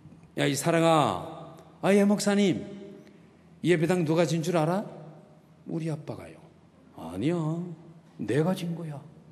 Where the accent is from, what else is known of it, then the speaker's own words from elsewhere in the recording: Chungcheong, South Korea; 제가 충청도 사람이거든.